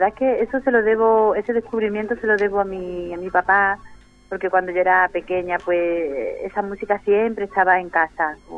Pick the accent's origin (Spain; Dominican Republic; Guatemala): Spain; y yo que soy una cantante española